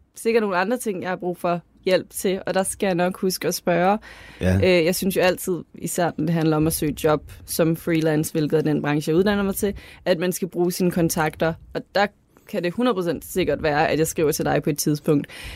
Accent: Zealand, Denmark; fordi at jeg er fra Lolland

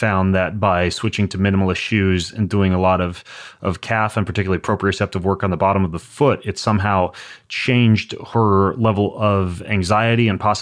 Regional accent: Lewiston, Idaho, United States; when I grew up in Lewiston, Idaho, about a quarter mile long driveway to either get the mail or drag the large wheeled garbage cans down for garbage pickup day.

